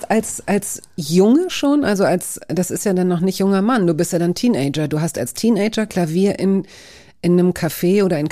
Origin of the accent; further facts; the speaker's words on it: Hanover, Lower Saxony, Germany; Ich komme aus Hannover.